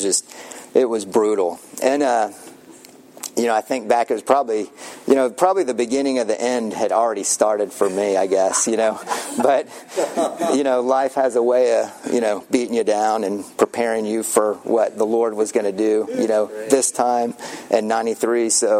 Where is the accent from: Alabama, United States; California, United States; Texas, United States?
Texas, United States; Austin; you know, I grew up in Austin